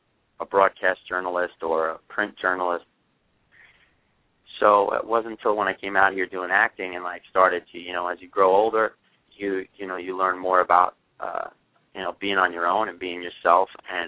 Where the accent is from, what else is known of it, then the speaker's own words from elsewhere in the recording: Rockaway Beach, New York, United States; also born or lived in Brooklyn; Well, I grew up in I was born in Brooklyn and then moved to Rockaway Beach. I was in Queens